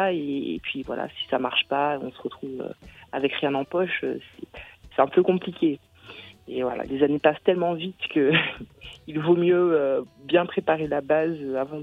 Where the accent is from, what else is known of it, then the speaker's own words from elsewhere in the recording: Guadeloupe, France; also born or lived in Antony, France; Maintenant, ma famille est rentrée aux Antilles, donc on était très, très jeunes. Moi, j'avais 2 ou 3 ans. Et donc, j'ai grandi là-bas, j'ai fait toute ma scolarité là-bas.